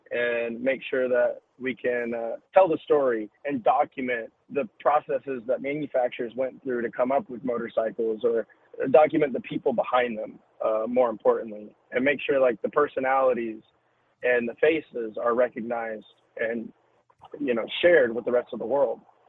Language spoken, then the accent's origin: English; Red Oak, Texas, United States; now in Alabama, United States; So I was born and raised in Red Oak, Texas, just south of Dallas.